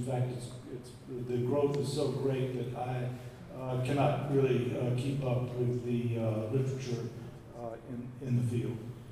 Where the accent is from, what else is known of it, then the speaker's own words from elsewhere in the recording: Memphis, Tennessee, United States; I grew up in Memphis, Tennessee, and the Mississippi River was literally an open sewer in my childhood.